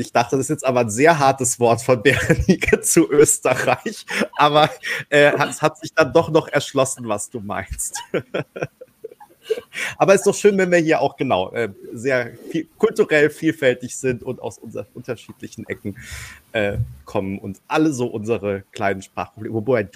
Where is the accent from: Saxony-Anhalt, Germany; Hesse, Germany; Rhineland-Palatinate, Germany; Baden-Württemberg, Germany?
Baden-Württemberg, Germany; weil da, wo ich herkomme, ursprünglich aus der Kurpfalz im schönen Baden-Württemberg, da tendieren wir ja eher dazu, und das ist auch manchmal mein Problem, dass man die weichen Konsonanten eher hart ausspricht.